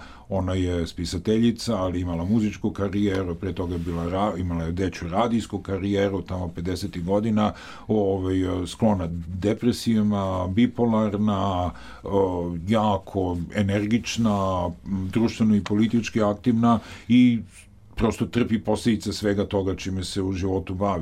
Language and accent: Serbian; Belgrade, Serbia; Da, ja sam odrastao na Dedinju.